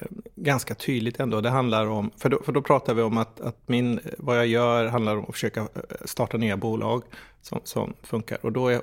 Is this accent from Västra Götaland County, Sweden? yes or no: yes; Gothenburg, Västra Götaland County, Sweden; Jag kommer ju från Göteborg.